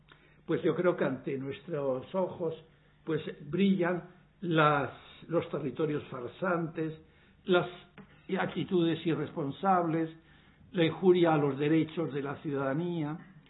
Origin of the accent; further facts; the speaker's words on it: Bilbao, Basque Country, Spain; Yo digo, pues esta es mi tierra también. No os doy más propiedad sobre ella que yo, que soy bilbaíno.